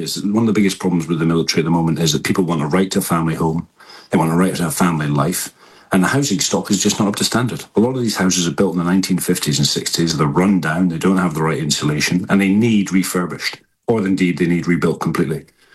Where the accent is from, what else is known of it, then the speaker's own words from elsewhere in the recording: Birmingham, West Midlands, United Kingdom; You know, I'm from Sally Oak in Birmingham.